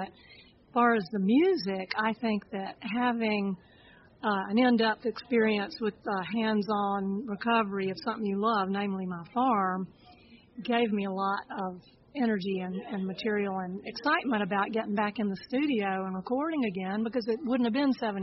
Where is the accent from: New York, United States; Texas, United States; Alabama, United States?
Alabama, United States; goes back to my growing up in Alabama, where I ran around in the woods kind of like a feral child